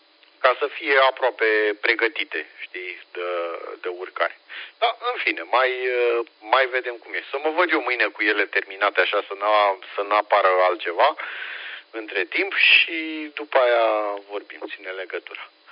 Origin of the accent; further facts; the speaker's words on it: Romania; acum ne simțim bine că suntem români